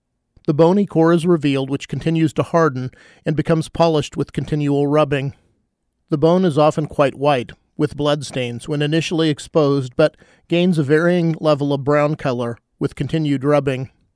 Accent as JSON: {"language": "English", "region": "Kansas", "country": "United States", "tie": "born or raised there", "said": "My home state of Kansas held its first ever modern deer season in 1965."}